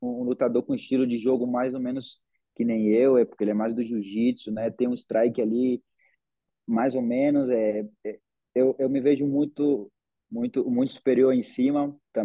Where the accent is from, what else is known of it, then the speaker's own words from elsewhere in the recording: Manaus, Amazonas, Brazil; quando eu for campeão do UFC, ele falar, Manaus, Brasil. Então, quando eu saí de Manaus, depois eu já saí com esse sonho na mente.